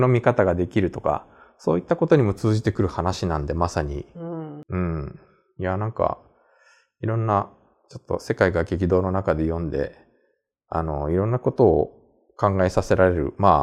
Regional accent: Kanto, Japan; 僕はあの生まれも育ちも関東なんで、

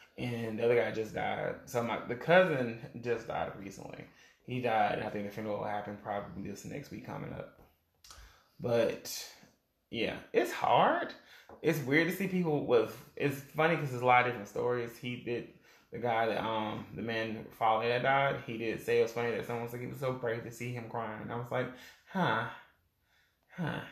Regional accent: the South, United States; So, what I'm saying is, as a Southerner, we're taught different.

